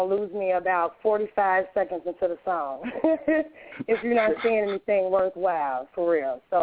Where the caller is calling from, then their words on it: Chicago, Illinois, United States; on the mic. And I'm calling from Chicago, Illinois.